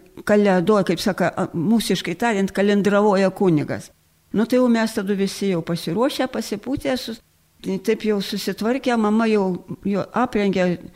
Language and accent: Lithuanian; Antalieptė, Utena County, Lithuania; born there; Tiesiog nekilus esu iš Antalieptės. O aš esu mėtyta po svietą daug